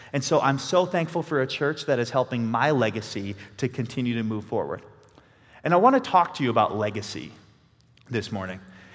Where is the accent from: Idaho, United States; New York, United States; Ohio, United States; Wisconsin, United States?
Wisconsin, United States; Green Bay; now in Minneapolis, United States; We come from Minneapolis, Minnesota. I'm from Green Bay originally.